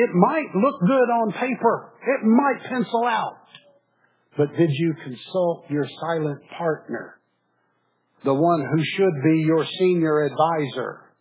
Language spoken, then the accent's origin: English; Missouri, United States; I remember growing up in Southeast Missouri when the farmers would book their cotton.